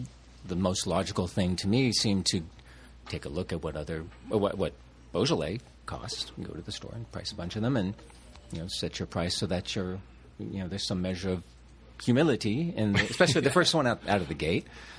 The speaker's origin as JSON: {"language": "English", "town": "Davis", "region": "California", "country": "United States", "tie": "born or raised there", "said": "I grew up in Davis."}